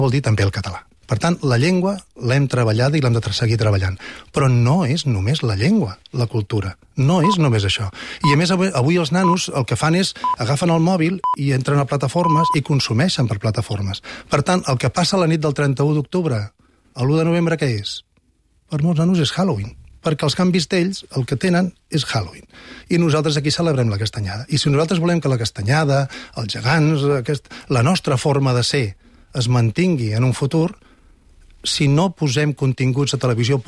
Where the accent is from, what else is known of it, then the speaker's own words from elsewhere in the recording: Catalonia, Spain; I a més, com a catalans, ens posa en una posició d'avantatge, perquè nosaltres tenim 10 milions de parlants.